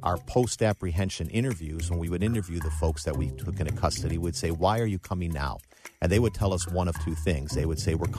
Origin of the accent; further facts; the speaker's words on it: Buffalo, New York, United States; also born or lived in Cleveland, United States; Actually, I grew up in Buffalo, New York, and was very familiar with the border, with the crossings into Canada.